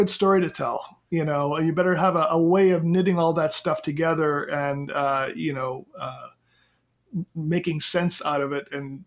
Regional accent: Canada; moved away as an adult; now in United States; I am originally Canadian, taught in Canada before I came to the U.S. I have also taught in Kenya. I've taught in South Africa.

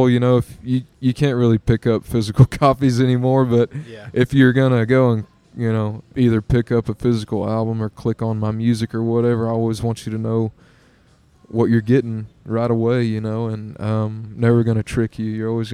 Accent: Cypress, Texas, United States; I'm from Cypress, so, you know, about an hour away from me, and in Texas

